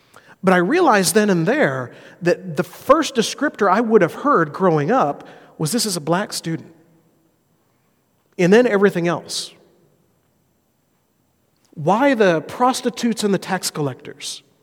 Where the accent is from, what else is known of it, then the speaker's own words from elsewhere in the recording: Alabama, United States; Where I grew up in South Alabama, that's the first thing that would have been said.